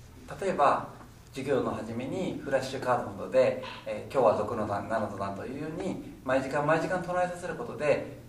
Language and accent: Japanese; Tokyo, Japan; 私が東京都の教員を志望したのは、東京都が生まれ育った故郷であるからです。